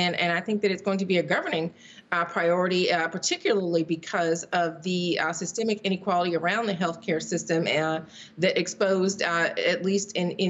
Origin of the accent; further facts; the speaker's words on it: Georgia, United States; which we know is in the balance right now in my home state of Georgia.